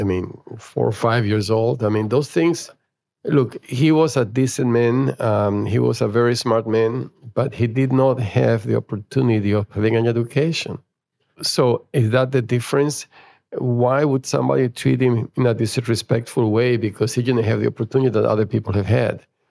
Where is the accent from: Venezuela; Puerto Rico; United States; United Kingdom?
Venezuela; From my home country, Venezuela, there are many people leaving the country for all sorts of reasons.